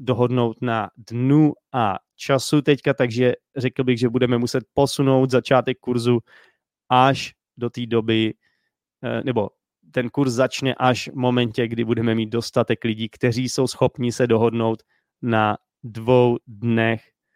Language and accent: Czech; Vietnam; pak jsem tam já z Vietnamu